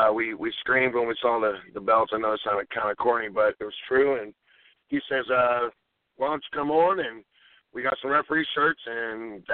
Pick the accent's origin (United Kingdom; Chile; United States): United States; Rantoul, Illinois; The first show that me and my twin brother did was here where I live now in my hometown of Rantoul, Illinois. It's no bigger than it's like 12,000 people.